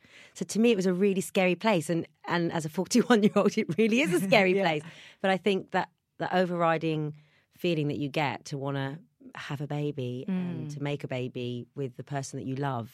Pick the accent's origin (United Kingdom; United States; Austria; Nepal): United Kingdom; Welwyn Garden City, East of England; I came from a very, very small town, Welwyn Garden City, and I felt very safe in my hometown.